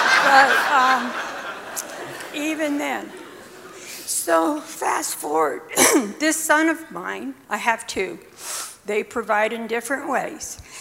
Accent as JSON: {"language": "English", "town": "Buckeye", "region": "Arizona", "country": "United States", "said": "I come from Buckeye, Arizona."}